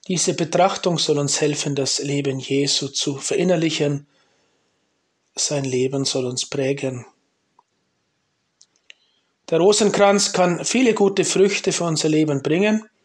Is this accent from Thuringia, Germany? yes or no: no; Bavaria, Germany; Ich komme aus Oberfranken, aus Nordbayern. Bin mit 27 einmal katholisch geworden von einem ungläubigen Protestanten.